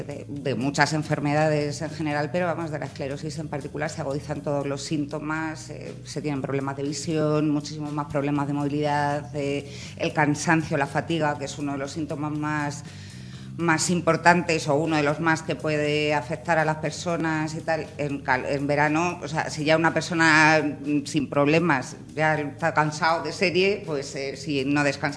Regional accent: Toledo, Castilla-La Mancha, Spain; Claro, yo soy de Toledo, entonces debe ser un poco ahí por la... No sé.

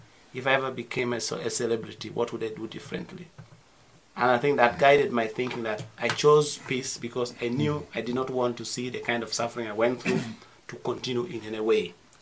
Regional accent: Lira, Northern Region, Uganda; I am from Uganda. I am from Lira. I was born in northern Uganda

